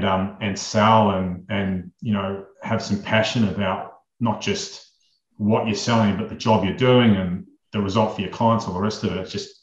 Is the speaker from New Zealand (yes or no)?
yes; New Zealand; moved away as an adult; now in Australia; I am a Kiwi, but I've been living here since 2004.